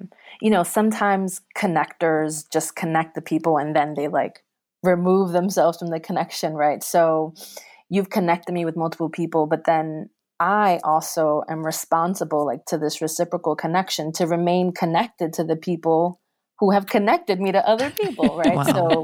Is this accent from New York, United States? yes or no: yes; Bronx, New York, United States; So being born and raised in the South Bronx